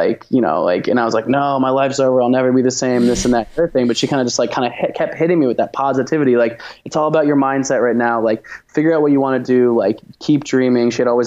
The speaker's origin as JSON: {"language": "English", "town": "Portland", "region": "Oregon", "country": "United States", "tie": "born or raised there", "said": "I grew up in Portland, Oregon."}